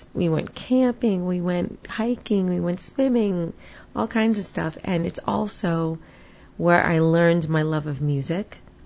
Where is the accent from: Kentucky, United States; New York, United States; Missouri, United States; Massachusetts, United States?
New York, United States; Queens; accent: New York; I'm from New York. I still say coffee and door and forget about it. Like, I really say that. Get out of here is a big line for me too. So I still have the accent. Can't get rid of it. So way back when, I come from Queens in New York.